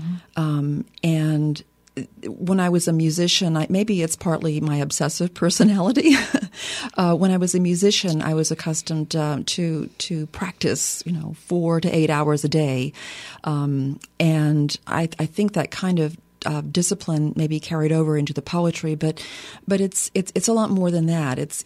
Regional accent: Lafayette, Louisiana, United States; Yes, I'm from Lafayette originally. My father's side of the family is Cajun.

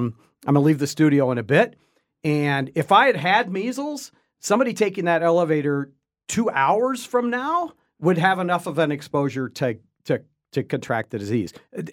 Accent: Tucson, Arizona, United States; So I grew up in Tucson, and I actually was exposed to measles in 1961.

